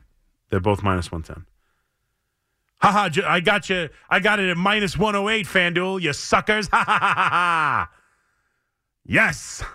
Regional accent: Long Island, New York, United States; And I grew up in Long Island.

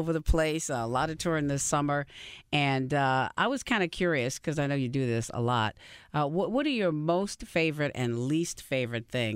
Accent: New York, United States; You know, I'm from New York. I'm a Knicks fan.

